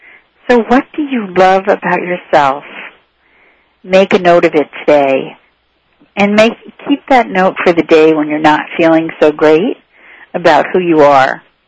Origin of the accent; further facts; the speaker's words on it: East Coast, United States; I remember I was raised on the East Coast